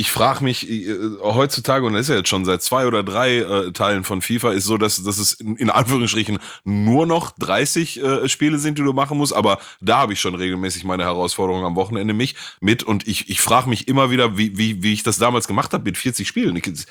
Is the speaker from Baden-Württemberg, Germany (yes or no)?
no; Gelsenkirchen, North Rhine-Westphalia, Germany; Also ich komme aus Gelsenkirchen